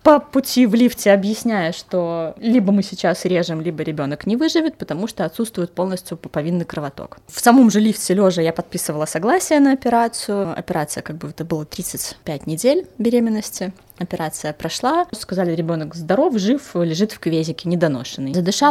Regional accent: Minsk, Belarus; Родилась я в Минске, всю жизнь, в принципе, с самого детства живу в Минске.

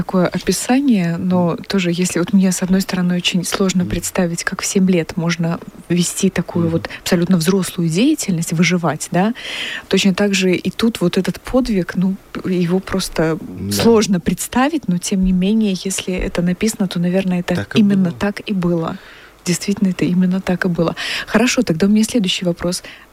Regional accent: Minsk, Belarus; хоть я и тоже минчанка, и родилась, и росла в Минске.

